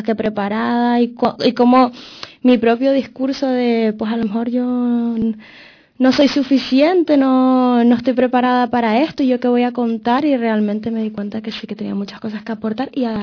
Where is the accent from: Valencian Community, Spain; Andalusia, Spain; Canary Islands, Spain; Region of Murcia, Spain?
Canary Islands, Spain; yo soy chiquitita, soy una mujer de Canarias, voy a ir al centro de Europa